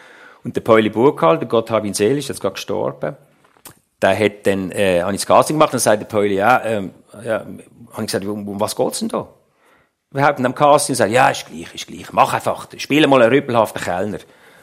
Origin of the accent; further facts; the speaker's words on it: Reigoldswil, Basel-Landschaft, Switzerland; ich komme aus Reigutschwil, das ist bei der Wasserfall, aus dem Basel-Land und ein kleines Dorf.